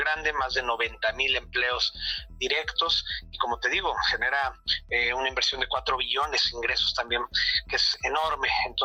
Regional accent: Mexico; es nuestra carta como mexicanos

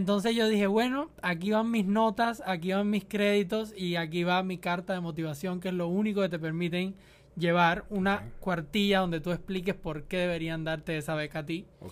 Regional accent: Cuba; en Cuba hay varios acentos, pero hay tres muy marcados y yo soy del centro de la isla.

